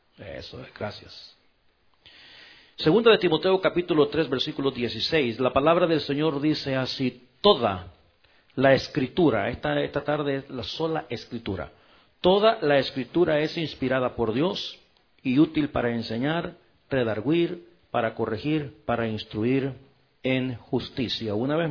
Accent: El Salvador; born there; yo fui católico porque yo pues nací en El Salvador y estudié con los católicos, un colegio católico

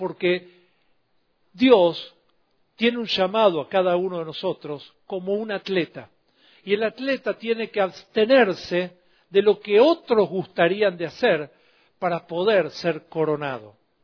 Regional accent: Argentina; Soy argentino.

